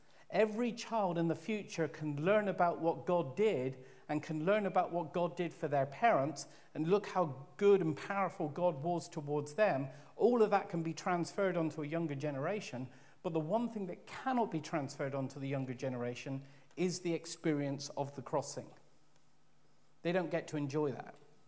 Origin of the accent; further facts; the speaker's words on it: South West England, United Kingdom; as you are aware, I'm Cornish